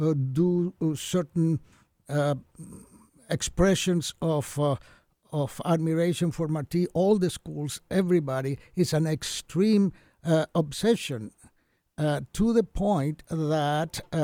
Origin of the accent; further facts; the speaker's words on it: Cuba; moved away as an adult; also born or lived in Miami; now in United States; I was born in Cuba, was raised in Cuba, came to the United States when I was 18. I finished high school in Miami